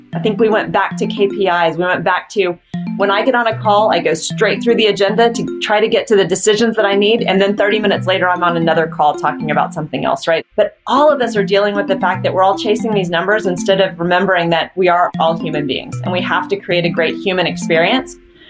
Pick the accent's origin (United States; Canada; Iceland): United States; the South; And I live in Texas and born and raised in the South.